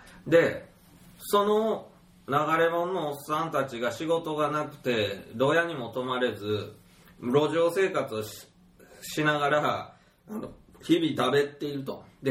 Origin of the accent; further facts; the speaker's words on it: Kansai, Japan; やっぱ関西人なんでね